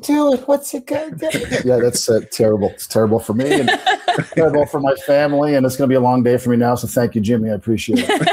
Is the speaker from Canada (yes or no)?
yes; Canada; some guy from another country goes, where are you from? And I go, Canada.